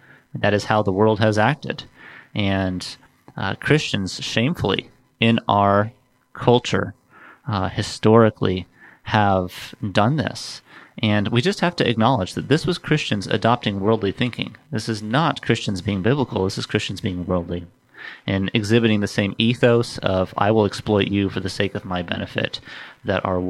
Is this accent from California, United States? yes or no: yes; California, United States; I grew up in California, and within about 40 miles of my college campus, there were 127 different languages spoken in homes.